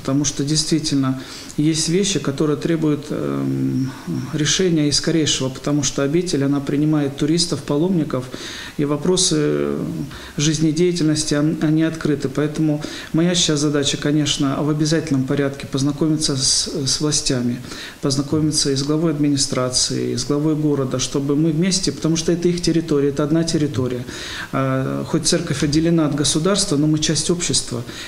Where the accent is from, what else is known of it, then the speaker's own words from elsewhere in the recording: Khabarovsk Krai, Russia; also born or lived in Sakhalin / Saint Petersburg; now in Staraya Ladoga, Russia; я сам родом с Дальнего Востока, родился в Хабаровском крае. Где-то 20 лет отслужил священником на Сахалине, и буквально где-то 4,5 года назад я был переведен в Санкт-Петербург